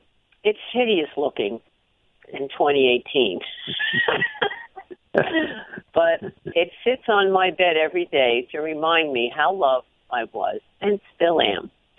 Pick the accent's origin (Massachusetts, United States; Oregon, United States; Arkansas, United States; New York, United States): New York, United States; The Bronx; born there; And my Czechoslovakian grandfather went to one of these carnivals in the Bronx. I was born in the Bronx.